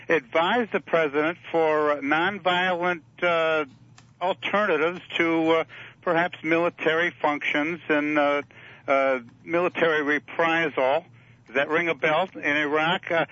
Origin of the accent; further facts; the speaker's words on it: Smith Creek, Michigan, United States; I'm from Smith Creek, Michigan.